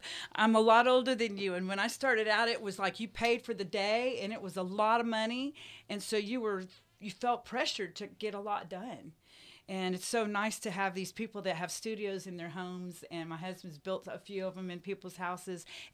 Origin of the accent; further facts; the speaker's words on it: Pensacola Beach, Florida, United States; now in Texas, United States; I was born in here in Texas, but I grew up in an area called Pensacola Beach.